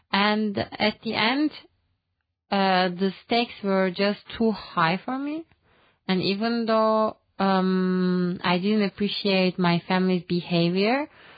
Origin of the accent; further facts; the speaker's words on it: Turkey; English is a second language; now in Luxembourg; I'm 25 years old and I'm from Turkey. Before, I have lived in four different countries and currently I'm living in Luxembourg.